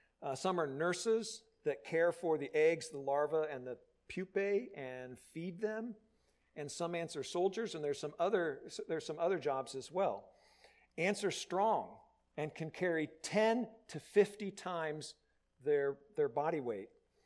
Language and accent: English; Indiana, United States; I grew up on Lake Freeman, and my grandfather had a cottage pretty close to where my mom and dad's house was.